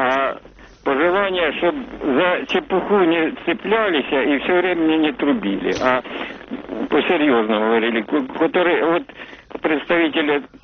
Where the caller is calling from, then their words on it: Dnipropetrovsk Oblast, Ukraine; из Днепропетровщины.